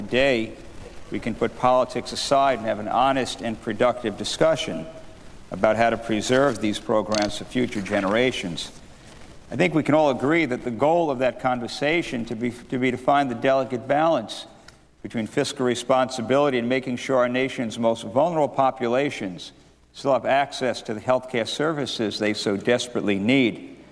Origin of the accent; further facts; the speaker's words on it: Minnesota, United States; In my home state of Minnesota, I have consistently heard from social workers, county supervisors, health care providers, and others